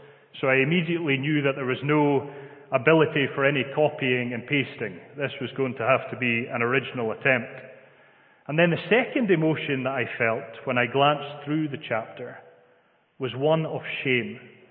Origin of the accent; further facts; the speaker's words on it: Scotland, United Kingdom; accent: Scottish; And there was a few Sundays where my Scottish accent would get the better of me and do me a bit of a disservice.